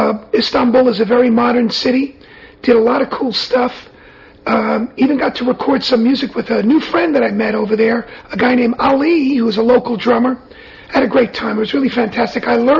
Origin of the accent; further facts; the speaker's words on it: New York City, New York, United States; I'm from New York City, man. When you want to run, you just go out in the street and you run.